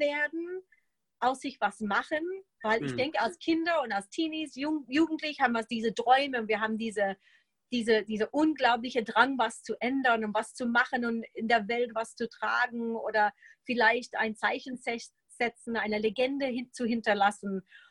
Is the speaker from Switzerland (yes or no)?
no; United States; German is a second language; ich sage mal auf mein gut Deutsch als Amerikanerin